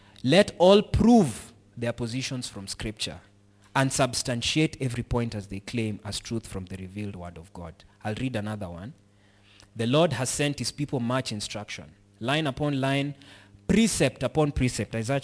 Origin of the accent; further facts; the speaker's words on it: Homa Bay, Homa Bay County, Kenya; I have a hard time speaking in Kiswahili because I come from Homa Bay.